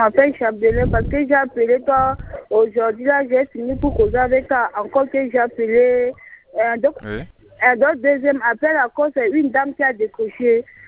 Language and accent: French; Central African Republic; tu sais que moi je suis centrafricaine